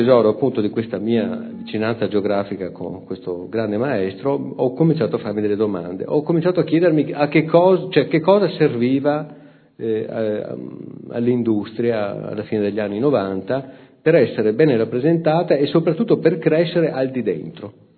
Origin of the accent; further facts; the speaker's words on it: Vicenza, Veneto, Italy; Io sono molto appassionato di arte antica, sono di Vicenza